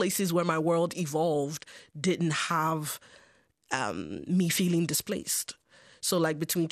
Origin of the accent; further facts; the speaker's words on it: Longford, Leinster, Ireland; I went to a very multicultural primary school and secondary school. I mean, the wider town was probably always inherently white Irish